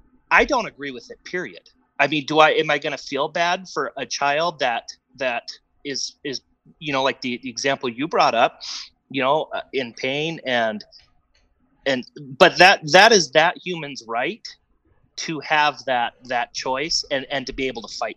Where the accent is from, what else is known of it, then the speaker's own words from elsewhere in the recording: Wisconsin, United States; You go out with, like me, I grew up in Wisconsin. There was a group of us that went out.